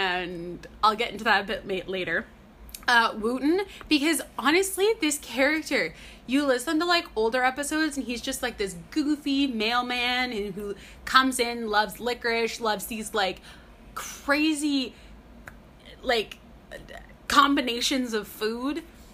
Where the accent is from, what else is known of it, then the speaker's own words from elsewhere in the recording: Canada; since we're also Canadian, we are north of the States, obviously.